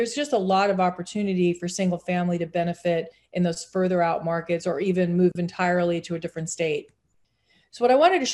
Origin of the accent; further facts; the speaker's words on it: Ohio, United States; also born or lived in New York; My home state of Ohio, formerly a New Yorker